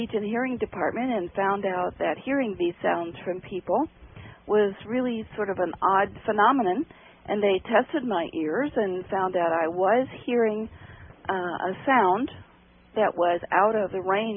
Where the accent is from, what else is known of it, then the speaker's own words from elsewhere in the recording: Ohio, United States; born there; I was born in Appalachian, Ohio, you know, down in the middle of nowhere.